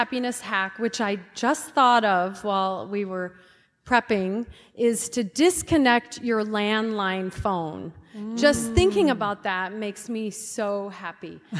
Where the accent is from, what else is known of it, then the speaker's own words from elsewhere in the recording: Issaquah, Washington, United States; from Issaquah, Washington.